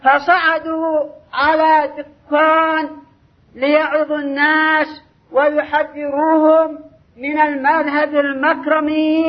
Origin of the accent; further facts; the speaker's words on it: Yemen; أما عندنا باليمن فلا